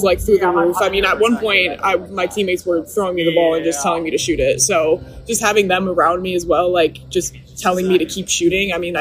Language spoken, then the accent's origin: English; Connecticut, United States; I mean, I'm from Connecticut, so New England